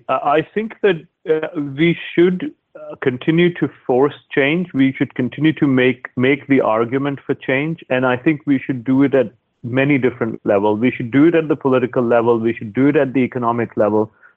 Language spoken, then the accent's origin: English; India; now in United Kingdom; it was not so visible when I was growing up in India.